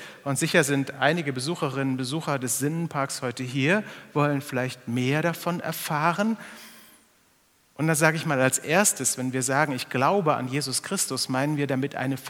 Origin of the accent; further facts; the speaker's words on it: North Rhine-Westphalia, Germany; Ich komme hier aus dem Ruhrgebiet.